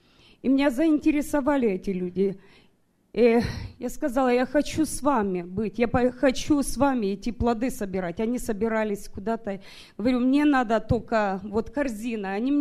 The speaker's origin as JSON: {"language": "Russian", "town": "Sacramento", "region": "California", "country": "United States", "said": "я из Сакраменто."}